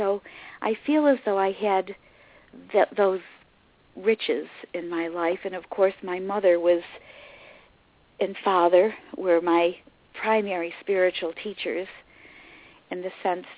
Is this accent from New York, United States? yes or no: yes; Syracuse, New York, United States; And I lived on the north side of Syracuse, New York, which was a multi-ethnic neighborhood where there were German families, Italian families